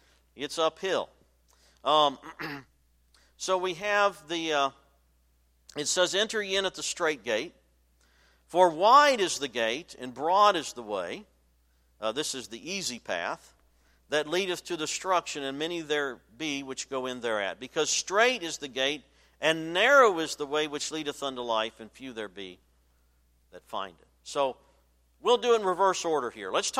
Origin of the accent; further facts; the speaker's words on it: Virginia, United States; When I grew up in Virginia, I grew up out in the country, and we lived on a hill, and I liked to ride my bicycle.